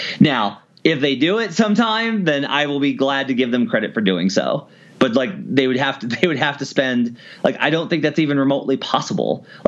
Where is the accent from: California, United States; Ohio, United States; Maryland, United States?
California, United States; Los Angeles; We have a cheat code because we're from Los Angeles and Los Angeles is awesome.